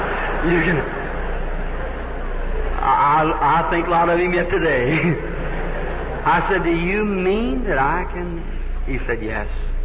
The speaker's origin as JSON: {"language": "English", "country": "Ireland", "said": "And she was laughing at me, I'll never forget it, about being an Irishman painting the shamrock and so forth."}